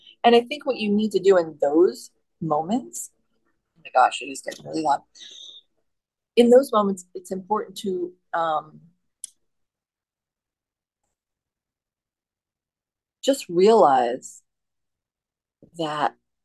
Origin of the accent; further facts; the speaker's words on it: New Jersey, United States; accent: Jersey; you can hear my Jersey accent coming through when I say water.